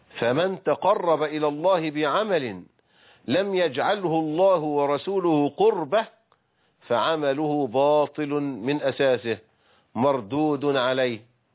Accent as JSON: {"language": "Arabic", "country": "Egypt"}